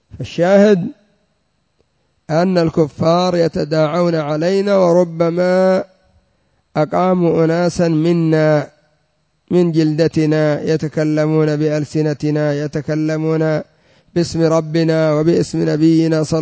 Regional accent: Yemen; مثل الحوثي سواء عندنا في اليمن، يأتي إلى المعسكر ويعملون تمثيلية ويأخذ المعسكر بما فيه.

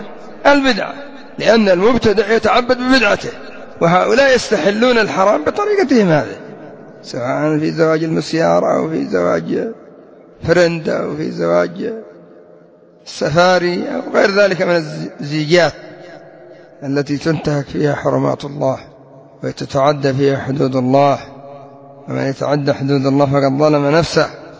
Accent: Yemen; فترة من الفترات انتشر عندنا في اليمن ما يسمى بالزواج السياحي

